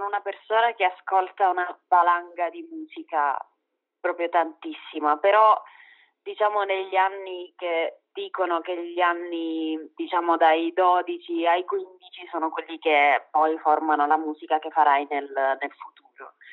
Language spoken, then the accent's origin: Italian; Calabria, Italy; now in Milan, Italy; Però sono calabrese.